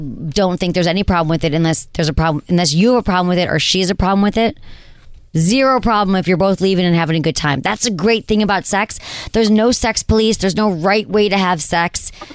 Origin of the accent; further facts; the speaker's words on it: Michigan, United States; accent: Michigan; That's when my Michigan accent comes out.